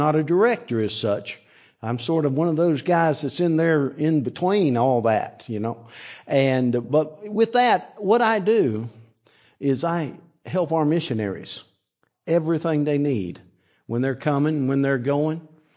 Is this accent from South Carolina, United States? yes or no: yes; South Carolina, United States; accent: South Carolina; And that's where I got my accent, in South Carolina.